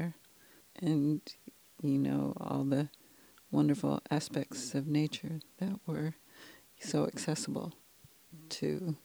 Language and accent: English; New Jersey, United States; I grew up in New Jersey, Bergen County.